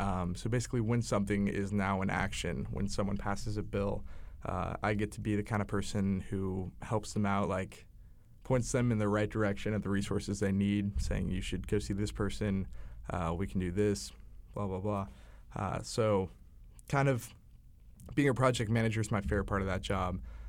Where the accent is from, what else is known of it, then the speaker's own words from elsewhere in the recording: Kansas City, Missouri, United States; I'm from Kansas City, lifelong Chiefs fan.